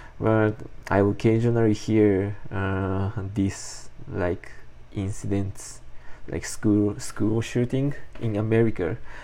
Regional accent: Japan; English is a second language; now in Utah, United States; but actually, I'm Japanese, and I'm an international student at Utah.

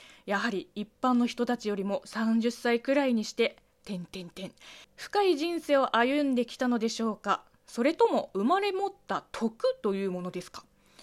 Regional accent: China; 中国生まれ中国育ちの … があなたの質問に答えていく Q&A ラジオとなっております。

